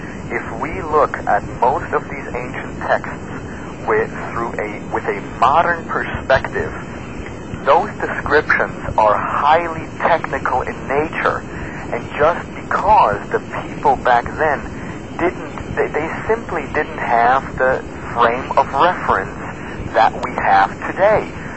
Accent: Switzerland; Originally I grew up in Switzerland

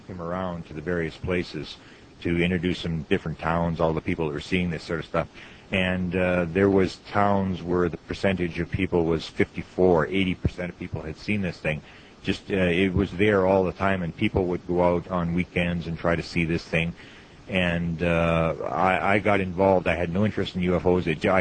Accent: Manitoba, Canada; I'm from Canada, and I'm in the province right in the middle is the province of Manitoba, which is directly, for Americans, directly above North Dakota. It is considered to be one of the coldest places in the world

